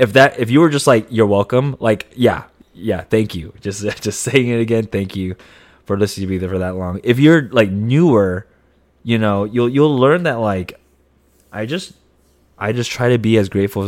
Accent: Monterey, California, United States; it's really close to where we grew up, but like that's where I'm from. I just say that I'm from Monterey.

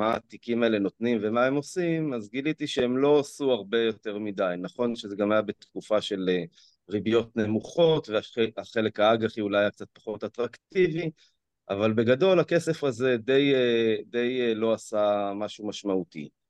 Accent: Ein Gev, Northern District, Israel; אני מקיבוץ עין גב.

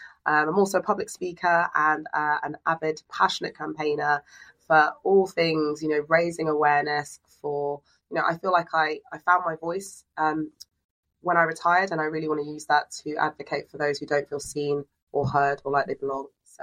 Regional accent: Wembley, London, United Kingdom; I grew up in Northwest London, so everyone knows Wembley. Wembley. I grew up tucked behind there. The state called Stonebridge Estate is notorious for the gang culture, high crime rates, low income community.

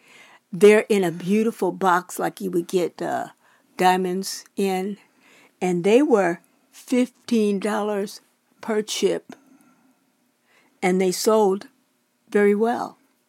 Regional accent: Chicago, Illinois, United States; born there; Actually, I was in Chicago. I was born in Chicago.

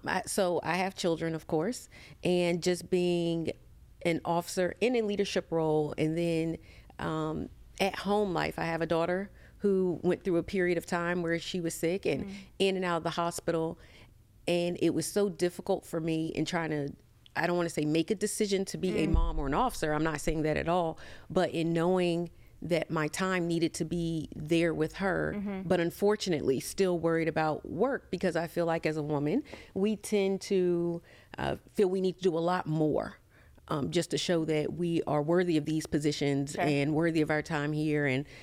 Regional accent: Hampton, Virginia, United States; So actually, I'm a true Hamptonian. I grew up in Hampton. I grew up on Chill Road, graduated Hampton High School, graduated Hampton University.

